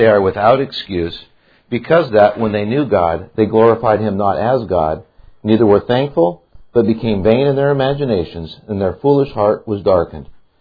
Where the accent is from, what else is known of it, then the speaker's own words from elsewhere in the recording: Portland, Oregon, United States; I come from the Portland area, as far north as you can get on I-5, right on the Washington border.